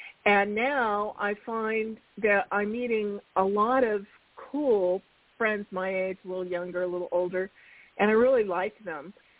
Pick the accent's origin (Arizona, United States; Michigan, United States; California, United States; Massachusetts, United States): Arizona, United States; I'm from Arizona.